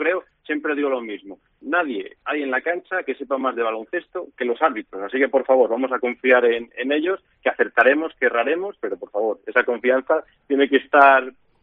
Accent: Villada, Castile and León, Spain; cuando estoy arbitrando un partido así de forma light en mi pueblo, en Villada

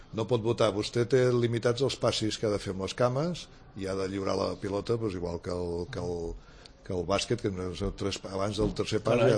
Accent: Tarragona, Catalonia, Spain; I n'estem orgullosos, jo com a tarragoní n'estic orgullós.

